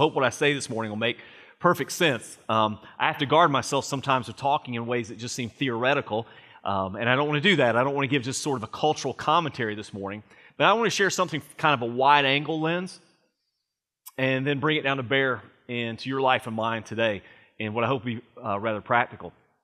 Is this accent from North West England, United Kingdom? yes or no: yes; Liverpool, North West England, United Kingdom; when I was just a lad in my hometown in Liverpool